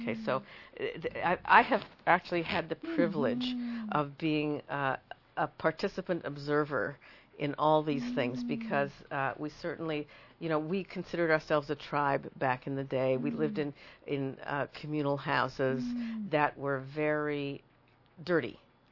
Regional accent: Canada; I'm from Canada.

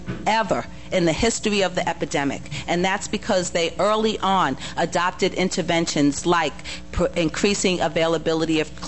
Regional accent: New York, United States; You all are directly across from my home state of New York

